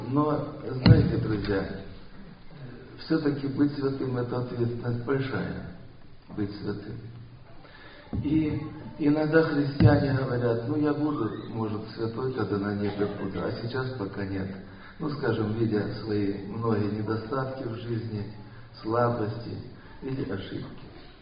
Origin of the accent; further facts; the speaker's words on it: Krasnodar Krai, Russia; я из Краснодарского края.